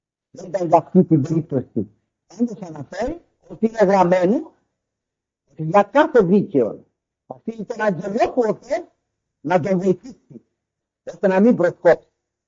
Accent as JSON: {"language": "Greek", "town": "Athens", "region": "Attica", "country": "Greece", "said": "Όσοι εμείς σαν Αθηναίοι θα έχουμε διαβάσει"}